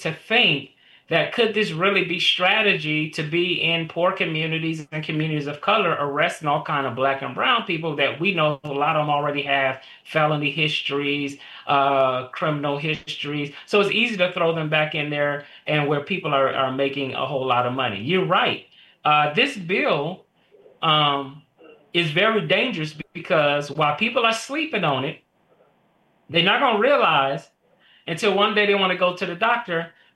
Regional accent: Flint, Michigan, United States; So I'm from Flint, Michigan.

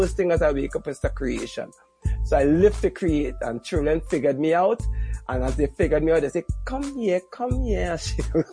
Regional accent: Trinidad & Tobago; accent: Trinidad dialect; I'm from Trinidad. It's a Caribbean island, and it's the most southern Caribbean island. It's the island next to Venezuela.

